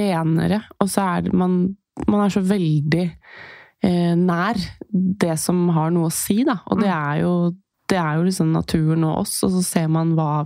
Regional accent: Lyngør, Agder, Norway; Kjenner meg veldig godt igjen, jeg har vokst opp på Lynger.

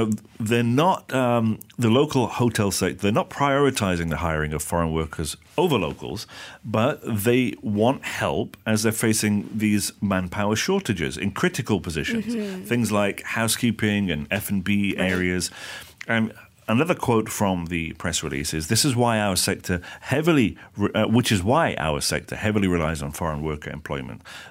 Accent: England, United Kingdom; I'm English, so technically I should say Gen

